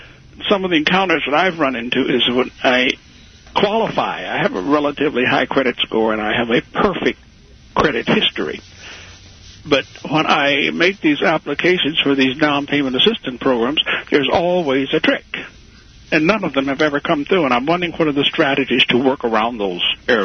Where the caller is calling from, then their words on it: Kansas City, Missouri, United States; I'm calling from Kansas City, Missouri.